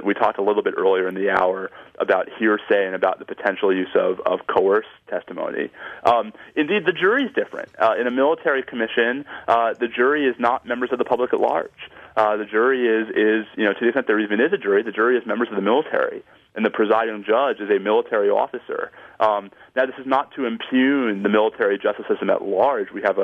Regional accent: Washington, District of Columbia, United States; the federal district court sitting here in my hometown of Washington, D.C.

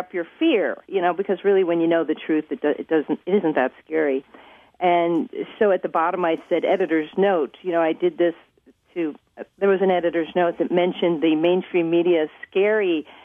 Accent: Wisconsin, United States; Did you mention that Wisconsin's my hometown? Home state.

